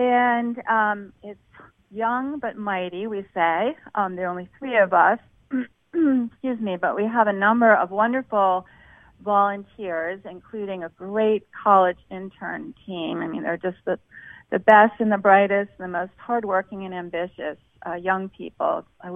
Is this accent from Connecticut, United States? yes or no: yes; Connecticut, United States; So I grew up in Connecticut, basically, and my sport was sailing starting at age 9